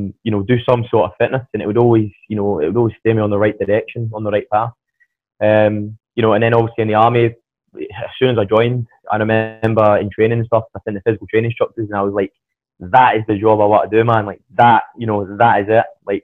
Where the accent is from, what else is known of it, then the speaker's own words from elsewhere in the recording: Manchester, North West England, United Kingdom; born there; also born or lived in Southampton; Aye, so it all started, I was born in Manchester. Born in Manchester. Then from there, I moved down to Como.